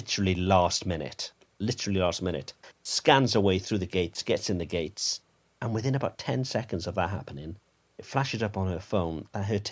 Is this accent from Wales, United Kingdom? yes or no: yes; Cardiff, Wales, United Kingdom; which happened to be in my hometown in Cardiff too.